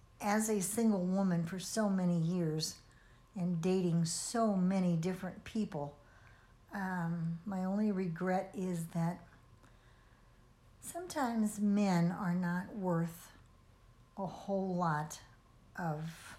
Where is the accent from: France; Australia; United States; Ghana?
United States; St. Louis, Missouri; born there; I was born in St. Louis.